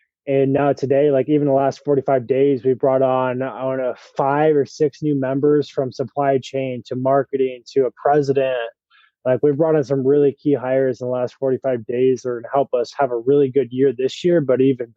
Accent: Iowa, United States; And so born and raised in Iowa, we started the business in Iowa.

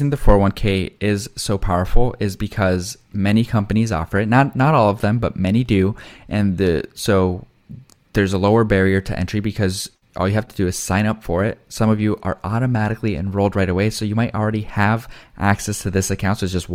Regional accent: Colombia; And you're talking about your parents coming from the Philippines, I'm coming directly from Colombia.

